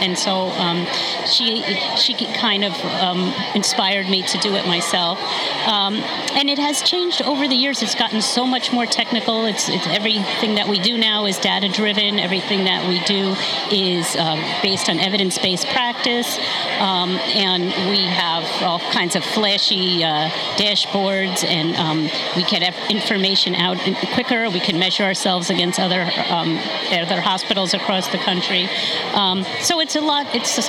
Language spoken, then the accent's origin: English; Rye, New York, United States; now in White Plains, United States; I grew up in Rye, and I live in White Plains.